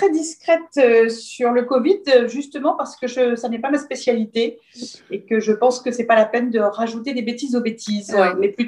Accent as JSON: {"language": "French", "town": "Brest", "region": "Brittany", "country": "France", "said": "le fait que je venais de Brest, c'est-à-dire que je représente un praticien hospitalier de province"}